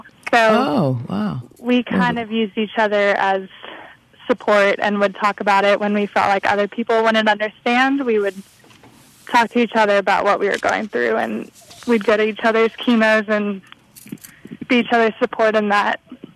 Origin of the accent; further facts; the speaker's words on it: Houston, Texas, United States; Well, luckily I'm from Houston.